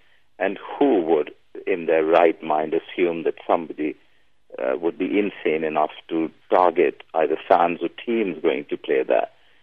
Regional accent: Pakistan; I'm so glad as a Pakistani to see that the Sri Lankans, who took a brave step of coming here

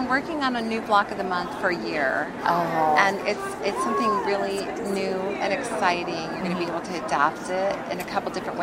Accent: San Diego, California, United States; I grew up in San Diego, and it's really fun to see all the seasons.

